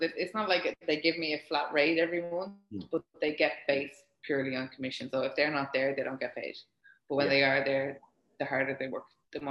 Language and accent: English; Ireland; I am Irish, so I'm a grafter.